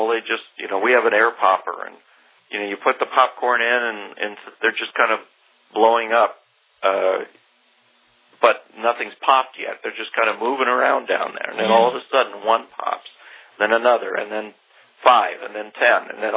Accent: United States; it was embarrassing, almost as an American to hear the praise

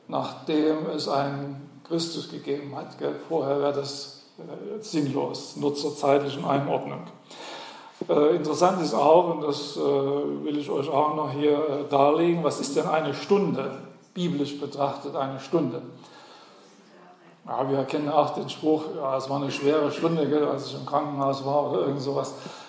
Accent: Hesse, Germany; besonders in Hessen, wo ich herkomme. Deshalb weiß ich das.

